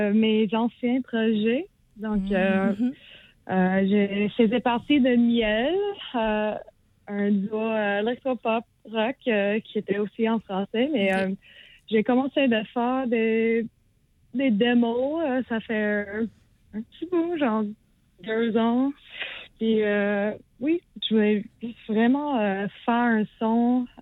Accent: Atlanta, Georgia, United States; French is a second language; now in Montreal, Canada; Je suis née aux États-Unis, je suis grandie à Atlanta. Puis ça fait comme peut-être à peu près de 6 ans que j'habite à Montréal, au Québec.

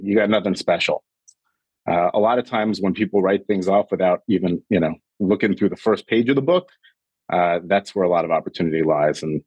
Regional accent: New York, United States; I mean, I'm from New York.

